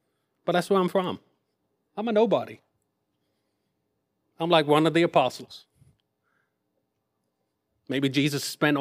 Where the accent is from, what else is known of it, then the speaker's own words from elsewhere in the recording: Norwich, East of England, United Kingdom; I'm from Norwich, England.